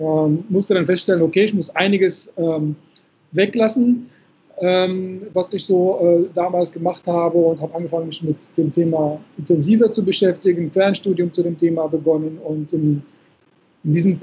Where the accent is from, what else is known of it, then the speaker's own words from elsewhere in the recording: Frankfurt, Hesse, Germany; also born or lived in Morocco; wie gesagt, Jahrgang 77, geboren in Marokko, seit meinem 8. Lebensjahr lebe ich hier in Frankfurt.